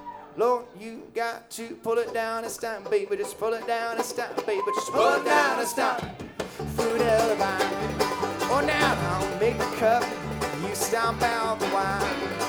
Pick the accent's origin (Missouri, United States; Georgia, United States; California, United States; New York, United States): California, United States; San Francisco; We're from San Francisco. That's pretty far from here. Bringing some California real spring love to you.